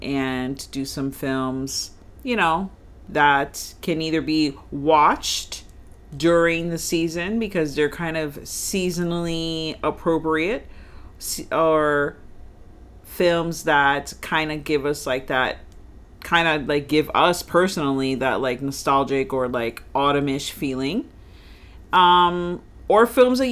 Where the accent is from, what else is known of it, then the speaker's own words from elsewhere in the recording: New York, United States; also born or lived in Florida; I always had such great Halloweens growing up in New York, where I was born and half raised.